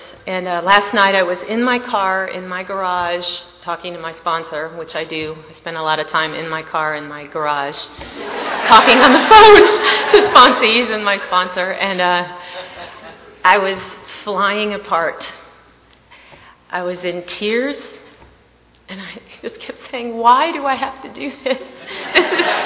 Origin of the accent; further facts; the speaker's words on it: Milwaukee, Wisconsin, United States; born there; All right, I was born in Milwaukee, Wisconsin.